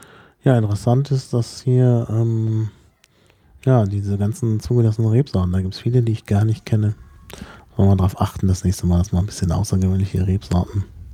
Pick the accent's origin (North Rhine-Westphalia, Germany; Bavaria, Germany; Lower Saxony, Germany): North Rhine-Westphalia, Germany; das ist aus Nordrhein-Westfalen, kein Leitungswasser, also in der Gegend, wo ich aufgewachsen bin, heißt das Kran, der Wasserhahn heißt Kran